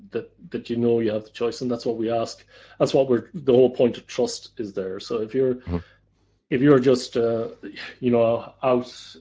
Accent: Ireland; now in Netherlands; No, that's correct. I am Irish. But I'm also Dutch now.

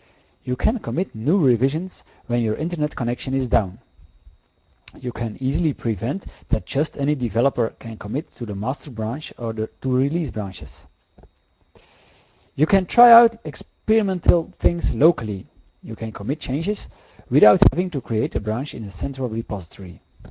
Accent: Belgium; I am from Belgium.

